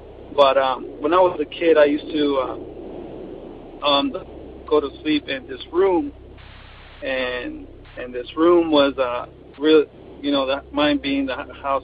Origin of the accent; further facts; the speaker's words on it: Corona, California, United States; also born or lived in El Salvador; I'm from Corona, California. And when I was little, I used to live in El Salvador with my grandparents because my parents couldn't support me here in the United States.